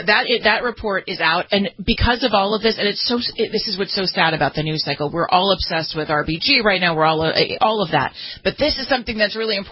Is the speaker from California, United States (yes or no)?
yes; Los Angeles, California, United States; So people are so out of work in Los Angeles, my hometown, that people are actually descending on tide pools at the beach in L.A. County.